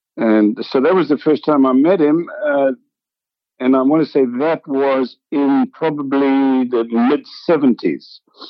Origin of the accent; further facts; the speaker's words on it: Port Elizabeth, Eastern Cape, South Africa; We lived in Port Elizabeth, South Africa. I was at school there. From about the time when I was, let's say, 8 or 9 years old.